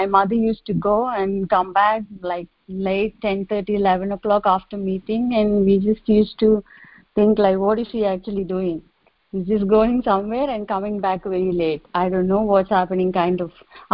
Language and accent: English; Kakinada, Andhra Pradesh, India; now in Melbourne, Australia; Now I'm in Melbourne, Australia. Yeah. But we are from Kakinada.